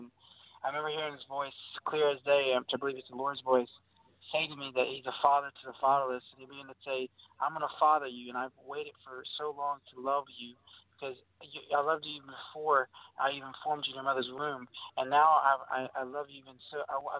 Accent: Orange Park, Florida, United States; I'm from Orange Park, Florida.

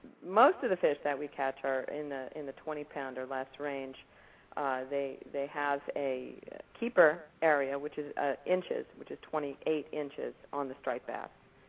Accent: California, United States; I grew up in California, and the favorite pastime I had was fishing with my dad.

